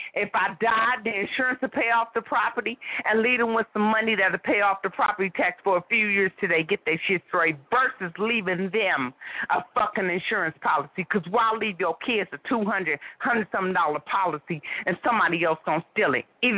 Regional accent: Oakland, California, United States; I'm from Oakland, brother. I'm from Oakland.

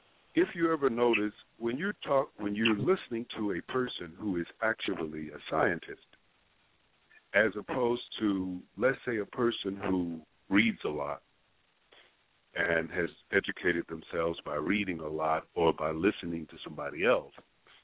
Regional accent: Mississippi, United States; And I like to blacken it, because I'm originally from the Mississippi Delta. And we eat spicy food from that area, well-seasoned food.

